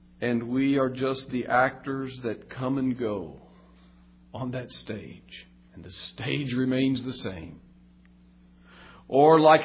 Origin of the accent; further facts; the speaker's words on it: Kentucky, United States; Occasionally, I look at the website of my hometown newspaper in Kentucky